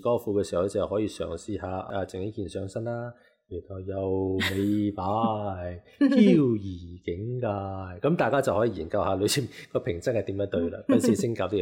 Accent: Guangdong, China; 我哋即係廣東人中意食嘢噶嘛

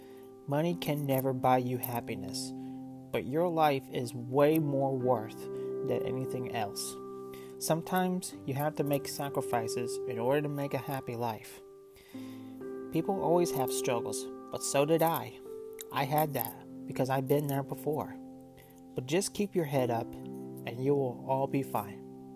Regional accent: Anarito, Arkansas, United States; my hometown of Anarito, Arkansas, and a community of Parker's Chapel, Arkansas.

